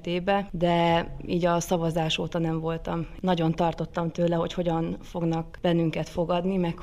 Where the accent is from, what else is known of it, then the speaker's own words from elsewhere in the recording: Hungary; Soha életemben nem szégyeltem azt, hogy magyar vagyok